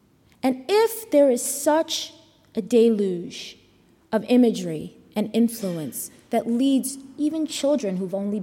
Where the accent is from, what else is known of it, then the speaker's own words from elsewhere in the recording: New York, United States; when I was growing up in New York